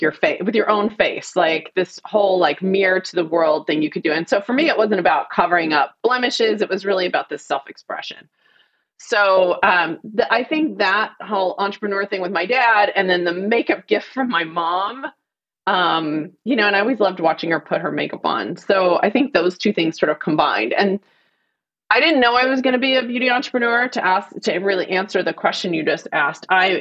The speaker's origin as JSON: {"language": "English", "town": "Fort Worth", "region": "Texas", "country": "United States", "tie": "born or raised there", "said": "And I remember, like, I grew up in Fort Worth, Texas."}